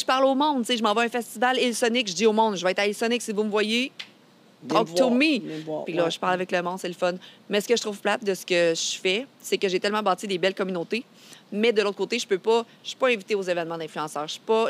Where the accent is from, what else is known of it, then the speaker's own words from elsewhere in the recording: Quebec, Canada; parce que je viens de la Beauce.